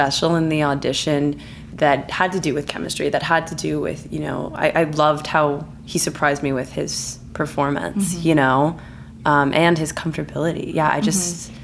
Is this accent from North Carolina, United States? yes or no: no; Claremont, California, United States; I'm originally from Claremont, California.